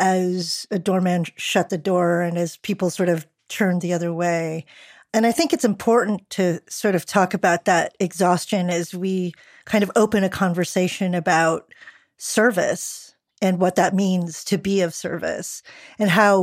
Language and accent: English; Manila, Metro Manila, Philippines; now in United States; growing up in Manila and then at different parts here in the U.S.